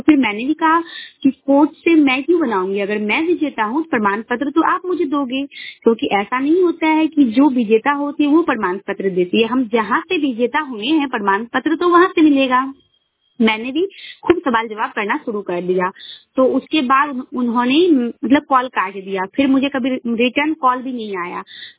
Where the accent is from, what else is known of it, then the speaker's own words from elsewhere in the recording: Madhubani, Bihar, India; और मैं बिहार राज्य के मधुबनी जिला की रहने वाली हूँ।